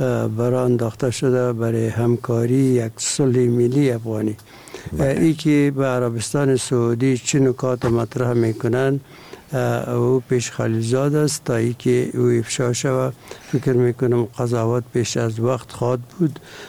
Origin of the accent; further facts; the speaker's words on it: Afghanistan; به عنوان یک افغان